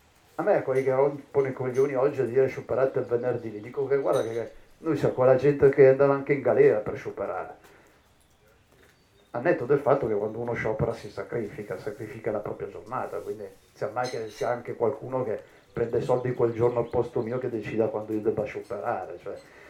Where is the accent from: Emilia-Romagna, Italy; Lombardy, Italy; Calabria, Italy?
Lombardy, Italy; Arcore; io sono nato e cresciuto ad Arcore